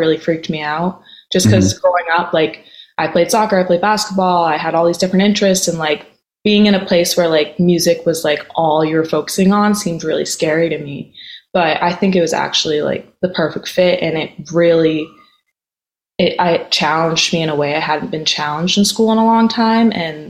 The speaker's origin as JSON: {"language": "English", "region": "New England", "country": "United States", "said": "especially because we're from New England."}